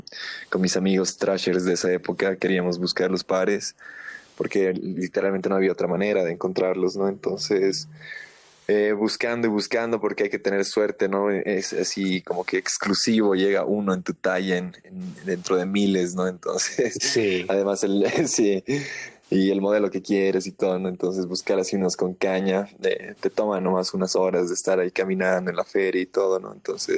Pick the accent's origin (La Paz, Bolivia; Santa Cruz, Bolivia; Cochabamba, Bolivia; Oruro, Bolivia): La Paz, Bolivia; Yo soy de la Ciudad de La Paz, la Ciudad del Alto está mucho más arriba.